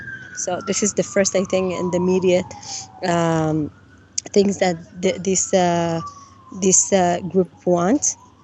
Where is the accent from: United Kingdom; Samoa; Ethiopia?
Ethiopia; English is a second language; now in Israel; I grew up, because I was born in Ethiopia, I grew up with knowledge of, and it's not only knowledge, I was there.